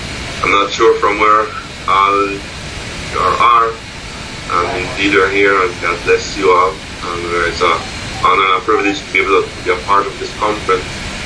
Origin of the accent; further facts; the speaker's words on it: Belize; Yes, yes, I'm from Belize